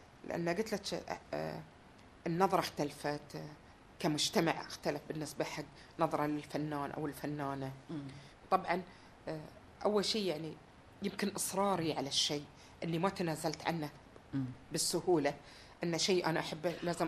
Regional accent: Qatar; لأن توقف العمل الدرامي أو الدراما بشكل عام يمكن 18 سنة عندنا في قطر

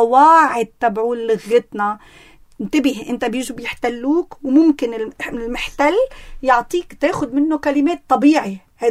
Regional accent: Lebanon; لا لك شو عم نحكي كلبنان،

